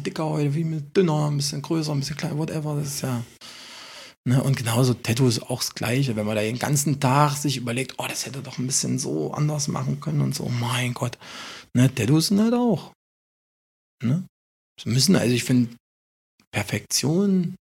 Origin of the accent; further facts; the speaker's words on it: Saxony, Germany; now in Berlin, Germany; ja, ich komme aus dem Erzgebirge, was wollen sie denn reinmachen?